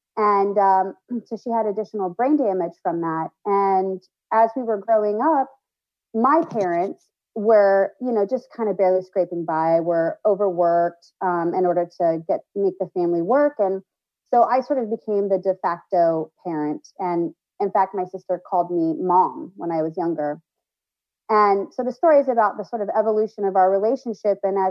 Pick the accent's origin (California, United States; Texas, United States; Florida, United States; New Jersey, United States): Texas, United States; also born or lived in Denver, Colorado; I was born in Denver, but I was raised primarily in Texas.